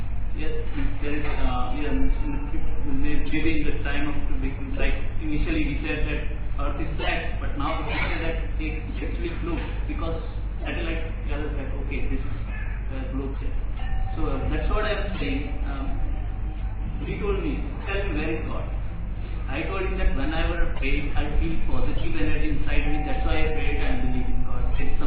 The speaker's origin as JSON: {"language": "English", "country": "India", "said": "From India."}